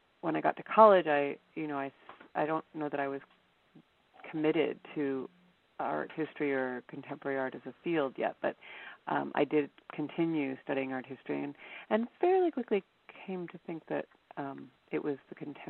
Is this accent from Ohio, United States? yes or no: yes; Cleveland, Ohio, United States; I grew up in Cleveland, Ohio, and there's an amazing comprehensive museum there.